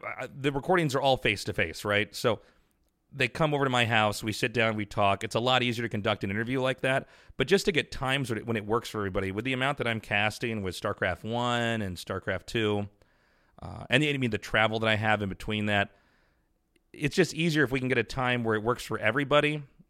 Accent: Kansas City, Missouri, United States; For instance, I grew up in Kansas City. I spent most of my life, my young life, in Kansas City.

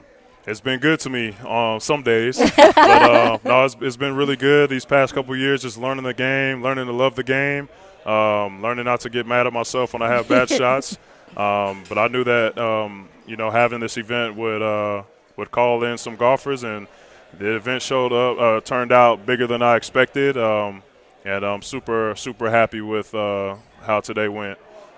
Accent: Oakland, California, United States; I grew up in Oakland, as most of y'all know, Oakland, California, and grew up in a single mother household

